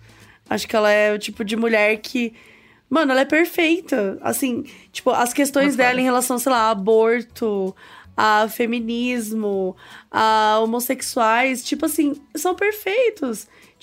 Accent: Minas Gerais, Brazil; Eu sou do interior de Minas

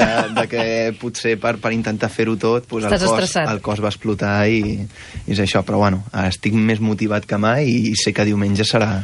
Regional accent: Terrassa, Catalonia, Spain; jo sóc de Terrassa

